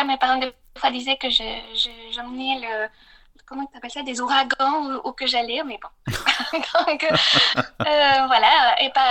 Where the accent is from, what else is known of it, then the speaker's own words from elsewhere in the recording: Mexico City, Mexico; la danse, c'était vraiment presque toute ma vie quand j'étais enfant et adolescente à Mexico.